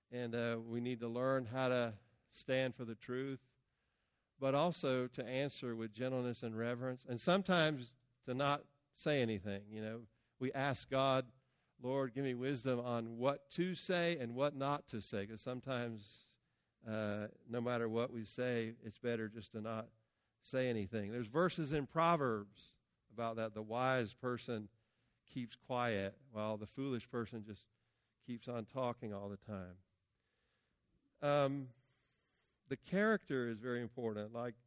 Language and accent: English; Georgia, United States; Where are you from? I said, Georgia. And they said, Jimmy Carter State.